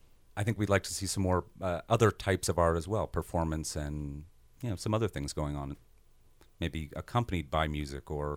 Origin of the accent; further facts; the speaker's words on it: New York, United States; my background is, you know, I grew up outside of New York in the late 70s